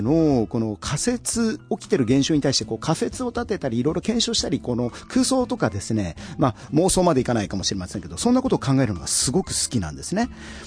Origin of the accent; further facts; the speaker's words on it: Tokamachi, Niigata, Japan; moved away; 和40年の4月2日、もうすぐ誕生日なんですけれども、今度52になりますが、新潟県の十日町というですね、まあ本当山の中で生まれ育ち、まあおのぼりさん的に上京して